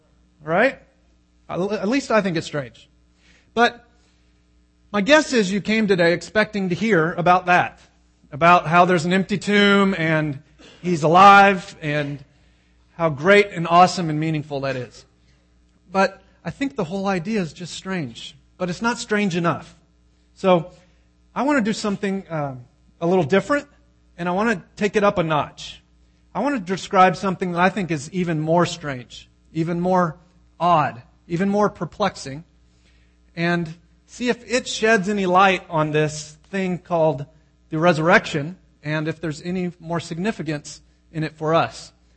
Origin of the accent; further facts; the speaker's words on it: Oklahoma, United States; Now, I moved here from Oklahoma, and there's this really odd thing that people do in Oklahoma.